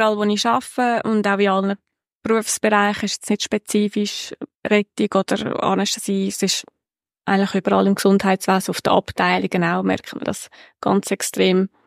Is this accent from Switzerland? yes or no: yes; Aargau, Switzerland; Und zwar im Aargau ist der grösste natürlich, dort, wo ich aufgewachsen bin.